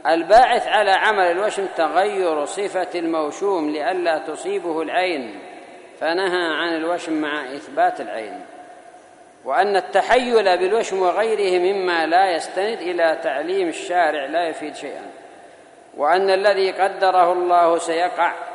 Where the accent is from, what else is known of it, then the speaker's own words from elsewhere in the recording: Yemen; وبالأخص عندنا في اليمن